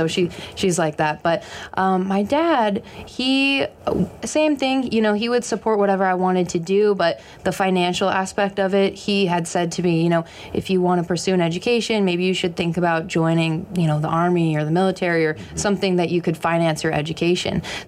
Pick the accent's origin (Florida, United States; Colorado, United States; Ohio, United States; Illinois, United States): Ohio, United States; I grew up in Ohio, so I was in the Midwest